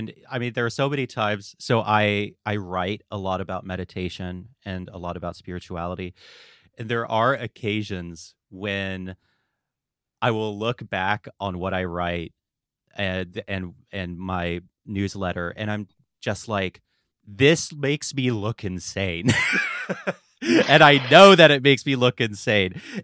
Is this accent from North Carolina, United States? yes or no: yes; Asheville, North Carolina, United States; I grew up in Western North Carolina in the Asheville area. Mm-hmm. I grew up in a charismatic evangelical setting, technically Presbyterian